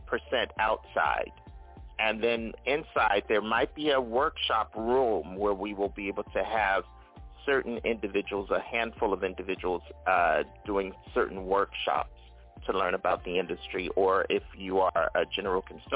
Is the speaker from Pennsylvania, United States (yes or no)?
yes; Philadelphia, Pennsylvania, United States; also born or lived in New Jersey; See, I'm from the Northeast. I was born in Philadelphia. I lived in northern New Jersey